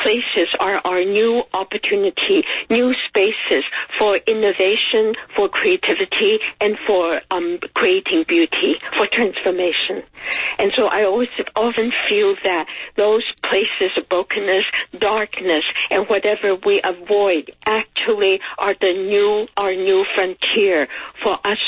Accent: Taiwan; moved away as an adult; now in United States; I was growing up in Taiwan, fell in love with this tradition, and then I came to America and went to graduate school in art. That was during the 60s.

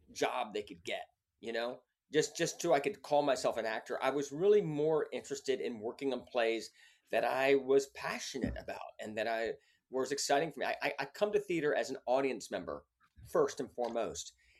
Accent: Pungo, Virginia, United States; I grew up in Virginia, a little town called Pungo, which is in the southeast tip of Virginia, just south of Virginia Beach, getting towards North Carolina. It's on the coast.

